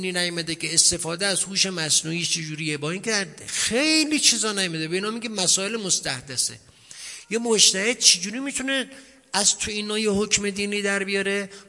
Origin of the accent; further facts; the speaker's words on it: Iran; عراقی ما ایرانیم